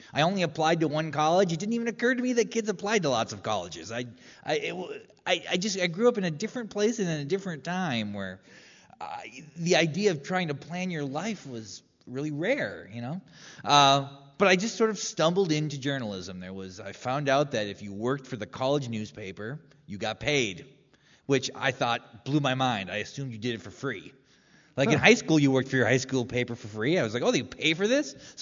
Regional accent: North Dakota, United States; I grew up in North Dakota on a farm outside of a town of 500 people. There was like 23 kids in my graduating class.

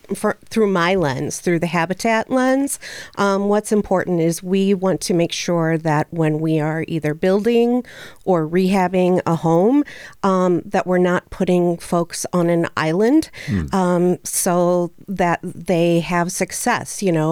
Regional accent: St. Louis, Missouri, United States; moved away as an adult; now in Niagara Falls, United States; Well, I'm a transplant from St. Louis, Missouri, and my husband and I actually came here over 20 years ago.

